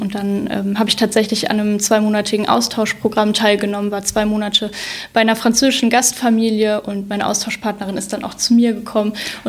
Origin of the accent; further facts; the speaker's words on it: Neuss, North Rhine-Westphalia, Germany; ich komme aus Neuss und bin auch vorher in Neuss zur Schule gegangen und dann war ich später auf dem Luisengymnasium in Düsseldorf.